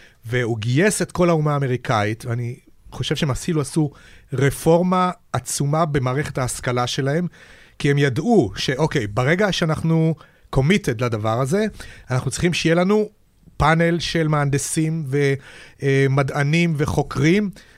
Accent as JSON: {"language": "Hebrew", "town": "Petah Tikva", "region": "Central District", "country": "Israel", "tie": "born or raised there", "said": "כשהתחלתי להתעניין בזה עוד כילד בערבות פתח תקווה בשנות ה-60"}